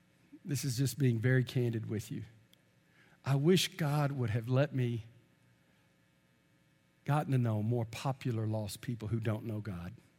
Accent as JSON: {"language": "English", "country": "United States", "said": "As an American, I do support religious freedom."}